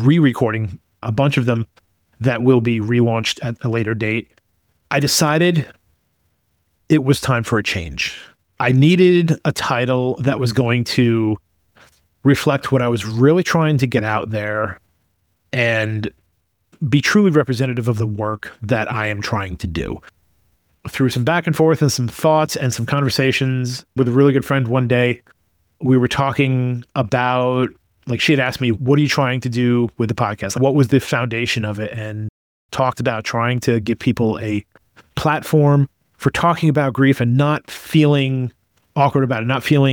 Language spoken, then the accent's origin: English; New York, United States; I'm originally from New York.